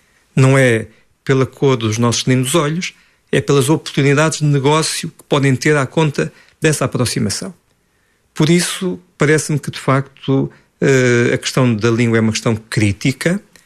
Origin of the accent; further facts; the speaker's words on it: Sabugal, Centro, Portugal; also born or lived in Guarda; eu cresci no interior de Portugal, no Sabugal e na Guarda